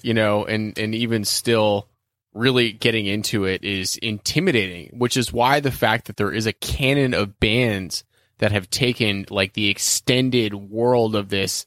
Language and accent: English; California, United States; Yeah. I'm from California.